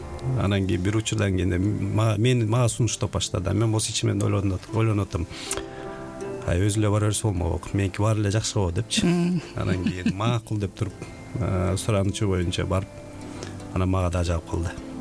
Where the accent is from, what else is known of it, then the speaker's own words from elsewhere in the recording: Tokmok, Chuy Region, Kyrgyzstan; Ошондо мен өзүм ооба Чүйдөн болом, Токмок жергесинен.